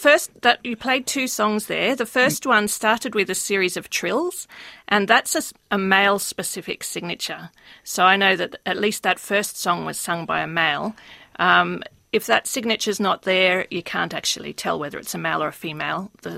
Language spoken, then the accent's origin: English; Australia; Well, working on birdsong as an Australian